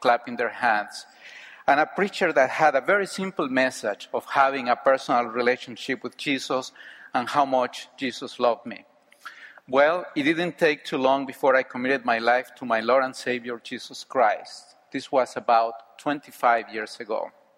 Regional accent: Mexico; I was born and raised in Mexico and grew up going to church every week.

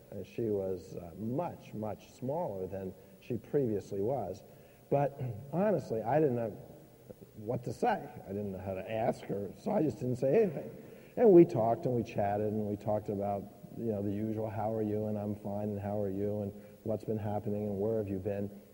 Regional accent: Minnesota, United States; Come on, I'm a Minnesotan. And we don't do things like that. That's just not part of our culture.

